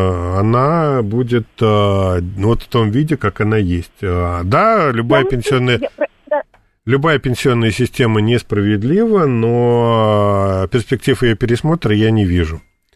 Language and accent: Russian; Moscow, Russia; Потому что я родился и вырос не в Узбекистане, а в Москве